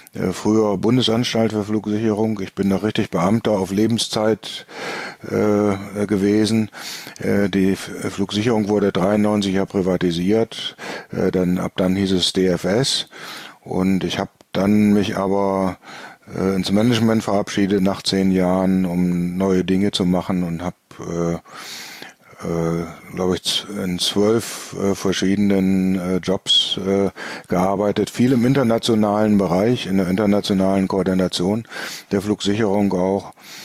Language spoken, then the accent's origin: German; Bremen, Germany; born there; now in Mörfelden-Walldorf, Germany; zu Hause in Mörfelden-Walldorf. Das ist gleich bei Egelsbach um die Ecke. Ich bin 1957 geboren in Bremen.